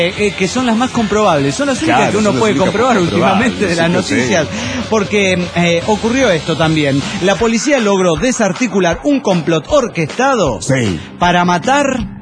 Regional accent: Venezuela; Igualmente hubo elecciones en Venezuela ¿cómo está mi pueblo?

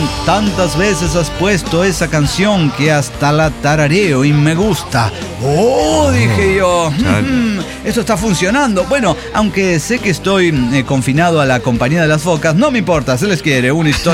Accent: San Luis Potosí, Mexico; Yo soy de San Luis Potosí.

